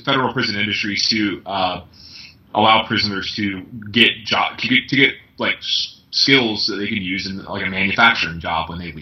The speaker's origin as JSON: {"language": "English", "region": "Georgia", "country": "United States", "said": "Like Georgia, I mean, my home state has done a lot of criminal justice"}